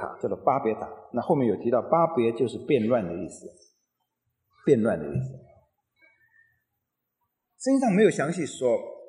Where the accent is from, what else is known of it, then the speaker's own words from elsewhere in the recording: Taiwan; accent: Taiwanese Mandarin; 从台湾来的人，或者说我也是，我台湾出生，从台湾来，我是闽南人，讲闽南话的人有一个音是不太容易发的